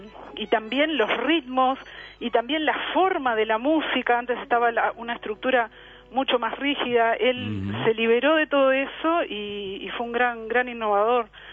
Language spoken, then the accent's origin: Spanish; Uruguay; born there; por parte de mi madre … que es francesa, tengo la nacionalidad francesa. Yo nací en Uruguay y por eso tengo la doble nacionalidad.